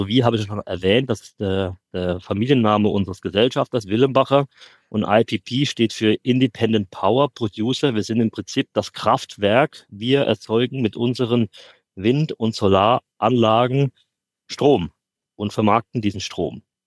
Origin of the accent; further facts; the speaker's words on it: Kaiserslautern, Rhineland-Palatinate, Germany; Ich bin aufgewachsen in Kaiserslautern.